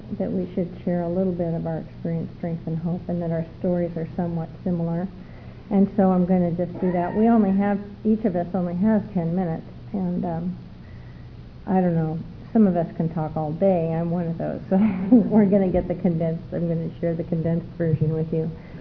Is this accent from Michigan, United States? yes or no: yes; Detroit, Michigan, United States; I'm an alcoholic from Detroit, Michigan.